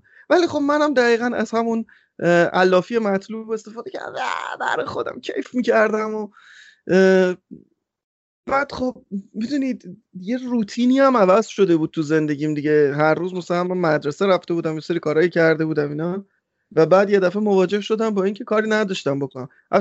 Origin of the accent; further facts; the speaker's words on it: Iran; چون ببین ما آخر ایرانیم دیگه